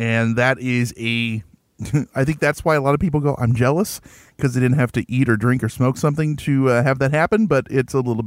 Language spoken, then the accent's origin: English; Netherlands; I'm from Holland. Isn't that weird?